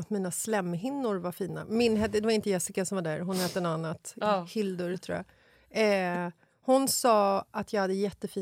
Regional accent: Sweden; Vi är svenskar.

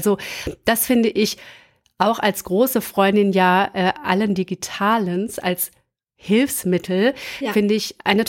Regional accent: Gütersloh, North Rhine-Westphalia, Germany; now in Berlin, Germany; Ich komme aus Gütersloh. Als ich da gewohnt habe, war das noch eine Kleinstadt und da kennt jeder jeden

